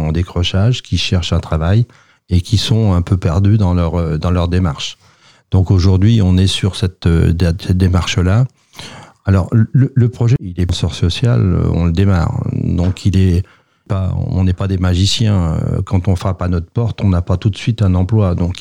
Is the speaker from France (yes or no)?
yes; Sartrouville, Île-de-France, France; born there; Alors, moi, je suis né à Sartrouville.